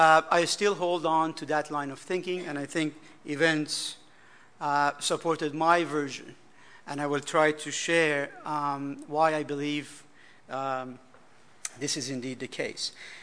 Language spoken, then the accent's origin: English; Iran; I am an Iranian by birth. I come from Iran.